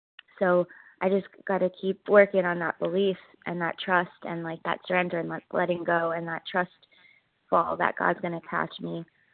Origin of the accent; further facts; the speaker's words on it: Pennsylvania, United States; I'm from Pennsylvania, but I just relocated to Southern California.